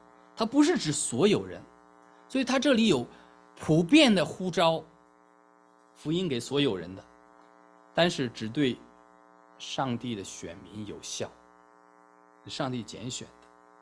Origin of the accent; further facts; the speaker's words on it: China; now in United States; 我刚来美国的时候还不一样，因为我们在中国大陆的时候